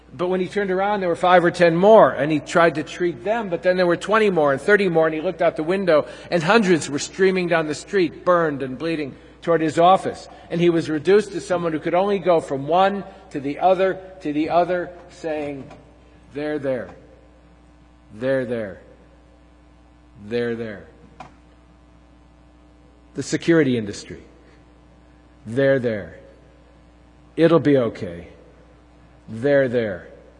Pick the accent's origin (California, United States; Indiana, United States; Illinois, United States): Illinois, United States; Chicago; Now, I learned that growing up in Chicago. Worked with my alderman until I was through college.